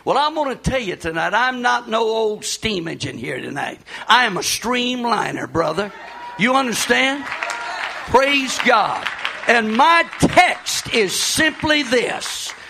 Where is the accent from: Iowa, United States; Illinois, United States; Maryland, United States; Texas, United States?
Texas, United States; now in California, United States; I remember in 1946 when my daddy and my mama and I came to California from West Texas.